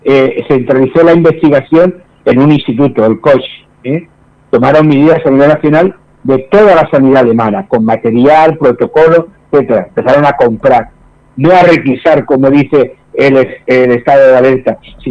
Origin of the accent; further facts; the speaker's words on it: Spain; Quizás a nosotros como españoles somos muy dados a los relatos épicos